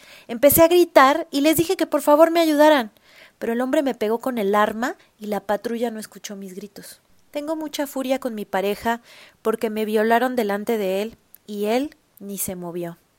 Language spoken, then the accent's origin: Spanish; Honduras; moved away as an adult; Salí de Honduras por primera vez en 2011. Pasé la Navidad en Piedras Negras. De Piedras Negras me moví a Nuevo Laredo. Allí empecé a trabajar.